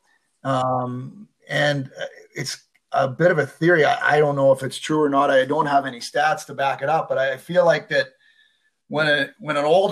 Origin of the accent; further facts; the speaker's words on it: Western Canada, Canada; And we're from Western Canada.